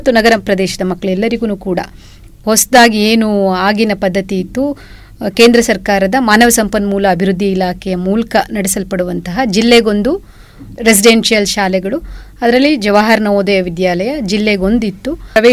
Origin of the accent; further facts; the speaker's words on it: Hunsur, Karnataka, India; also born or lived in Virajpet; ನನ್ನ ಸ್ವಂತ ಊರು ಹುಣಸೂರು ತಾಲೂಕು. ಏನಂತೇಳಿದ್ರೆ, ನಾನು ನನ್ನ ಮೂಲ ಪ್ರಾಥಮಿಕ ಶಿಕ್ಷಣ ಎಲ್ಲ ಆಗಿದ್ದು ವಿರಾಜಪೇಟೆ ತಾಲೂಕಿನಲ್ಲಿ, ಒಂದು ಚೆಂಬೆಬೆಳ್ಳೂರು ಮತ್ತು ದೇವಣಗೇರಿ